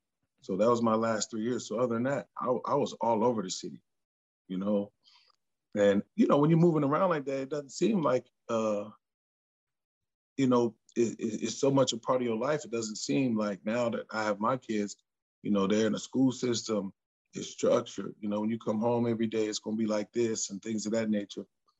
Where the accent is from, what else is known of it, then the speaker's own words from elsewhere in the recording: Columbus, Ohio, United States; Ohio State-Michigan rivalry, because I'm from Columbus.